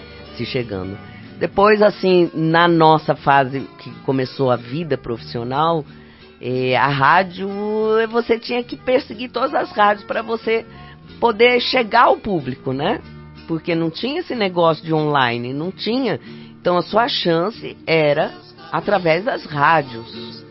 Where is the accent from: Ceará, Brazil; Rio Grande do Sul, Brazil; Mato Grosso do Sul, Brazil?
Mato Grosso do Sul, Brazil; Lá da minha terra do Mato Grosso do Sul.